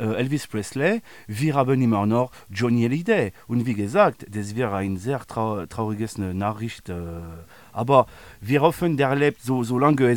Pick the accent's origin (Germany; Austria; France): France; German is a second language; für Franzosen, das ist so ein sehr großes Thema bei uns in Frankreich.